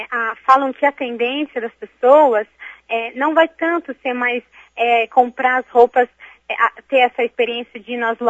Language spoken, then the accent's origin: Portuguese; Brazil; Eu, como brasileira, eu fui na Itália para aprender e para um futuro voltar para o Brasil